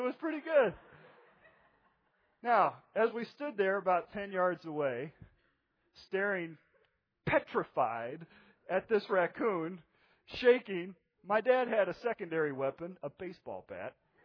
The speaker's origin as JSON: {"language": "English", "town": "Danville", "region": "Illinois", "country": "United States", "tie": "born or raised there", "said": "I grew up in Danville, Illinois."}